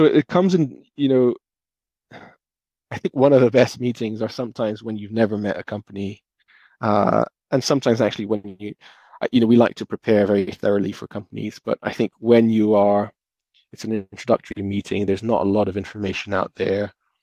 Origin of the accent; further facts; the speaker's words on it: Brazil; So, I'm originally from Brazil, and I would say, the Brazilians are more dramatic.